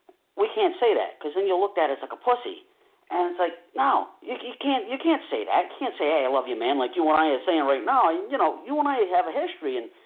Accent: New England, United States; accent: New England; And my New England accent is horrible.

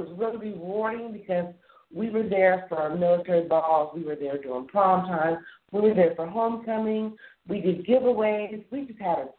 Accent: Kansas City, Missouri, United States; also born or lived in North Carolina / Texas; I am originally from Kansas City by way of North Carolina, by way of Texas.

